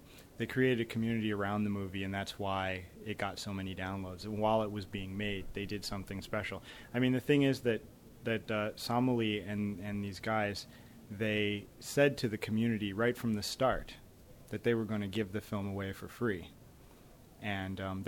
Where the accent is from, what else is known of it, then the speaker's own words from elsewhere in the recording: United States; now in Helsinki, Finland; well, I live in Finland, I guess what people, but I don't have a very Finnish accent. I'm American. I live in Helsinki. I've lived there for now 8 years